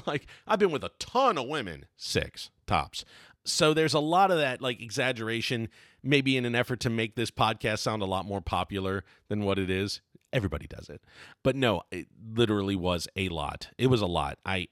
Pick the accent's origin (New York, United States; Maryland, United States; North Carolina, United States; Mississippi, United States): Maryland, United States; Baltimore; I swear I'm from Baltimore.